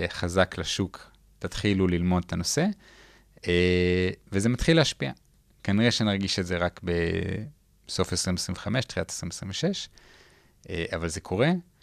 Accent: Tel Aviv, Tel Aviv District, Israel; ברגע שאנחנו אומרים, אנחנו מישראל, אנחנו מתל אביב.

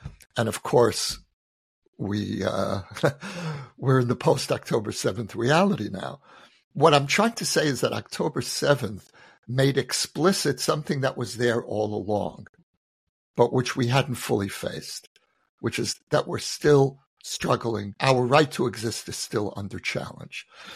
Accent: Brooklyn, New York, United States; It was hard enough growing up in Brooklyn with the Shoah, with survivors

